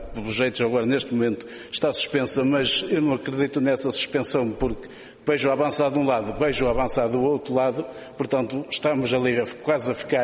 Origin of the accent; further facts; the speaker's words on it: Ponte de Lima, Viana do Castelo, Portugal; Eu venho de Esmieira, Ponte Lima